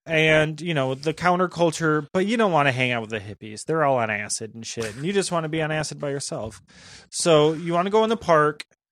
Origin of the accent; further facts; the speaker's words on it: England, United Kingdom; you're American. I'm English.